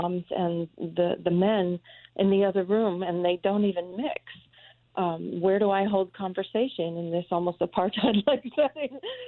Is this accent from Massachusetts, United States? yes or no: yes; Rockport, Massachusetts, United States; I'm from Rockport, Massachusetts, and I grew up with stoic New Englanders of the silent generation.